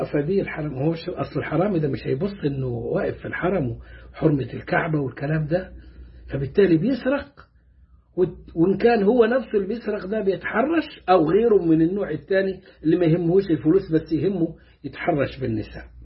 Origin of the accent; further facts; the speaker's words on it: Upper Egypt, Egypt; عندنا في الصعيد